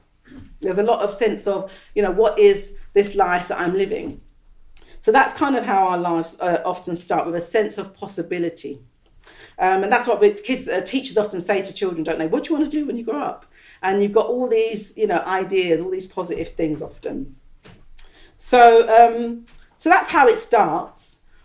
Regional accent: London, United Kingdom; also born or lived in Caribbean; I was brought up here in East London, but my parents took us back, me and my sister, back to the Caribbean when I was quite young.

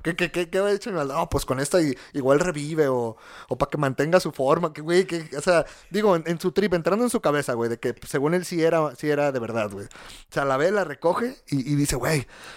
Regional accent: Guadalajara, Jalisco, Mexico; Yo creo que eso nos hunde como tapatíos, güey.

